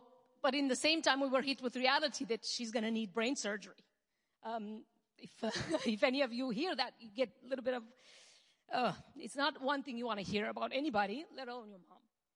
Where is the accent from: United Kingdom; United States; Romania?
Romania; Our family is far away. If you guys know, we're from Romania, so our family is not here.